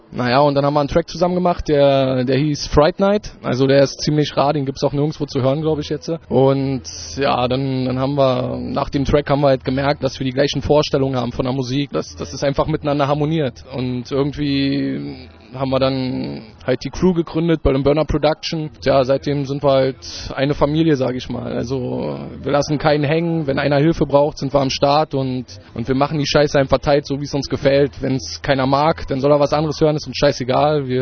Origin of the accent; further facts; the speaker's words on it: Berlin, Germany; also ich komme aus Berlin, bin hier gebürtiger Berliner und bin auch stolz drauf.